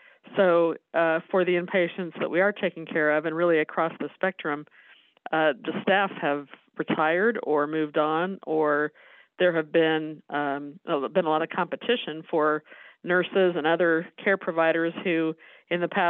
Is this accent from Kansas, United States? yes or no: yes; Topeka, Kansas, United States; And I grew up in Topeka, so this was home to me. Went to Topeka High School and KU, and so I'm happy to be back here.